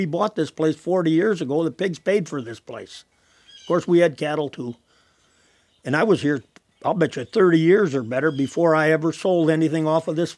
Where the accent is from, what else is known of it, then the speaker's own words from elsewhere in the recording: Homer, Michigan, United States; from Homer, Michigan. I live out here north of Homer on the Cook's Prairie.